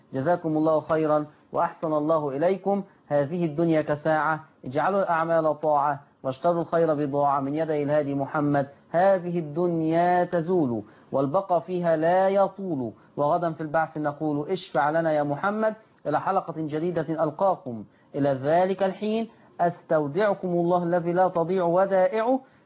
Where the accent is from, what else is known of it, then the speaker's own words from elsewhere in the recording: Egypt; بلدنا مصر